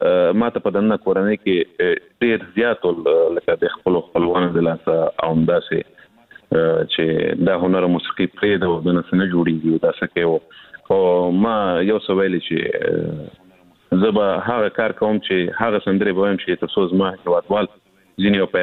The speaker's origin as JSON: {"language": "Pashto", "country": "Afghanistan", "said": "زه افغان یم"}